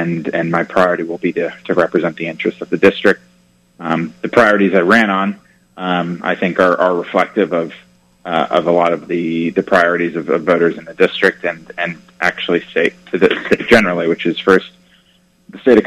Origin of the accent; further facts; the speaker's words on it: Connecticut, United States; I grew up in Connecticut